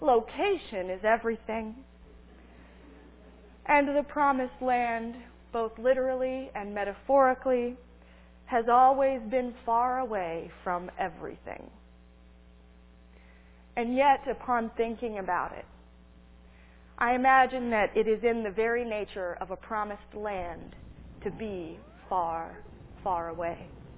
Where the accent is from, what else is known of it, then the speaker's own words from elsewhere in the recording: New Harmony, Indiana, United States; It's called Rain Tree County, and it was inspired by my hometown in New Harmony.